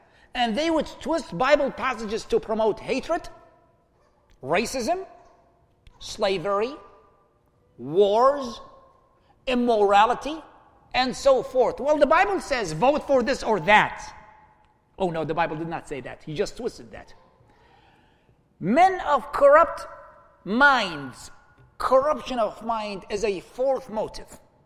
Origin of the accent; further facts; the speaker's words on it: Iraq; I was born and raised in Iraq.